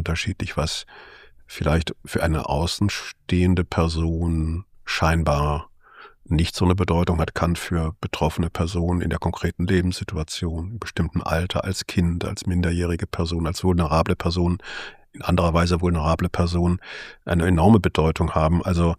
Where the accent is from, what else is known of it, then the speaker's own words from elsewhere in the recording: Aachen, North Rhine-Westphalia, Germany; Ja, tatsächlich ist es so, dass ich katholisch sozialisiert bin. Ich bin in Aachen aufgewachsen, also am Rande des Rheinlandes schon so ein bisschen, auch mit Blick in Richtung Niederlande und Belgien.